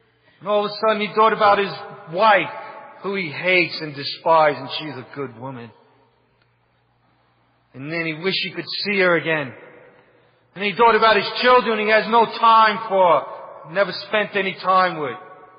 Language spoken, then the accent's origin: English; New York City, New York, United States; I come from New York City. And I was upstate in the Friary when the Twin Towers went down.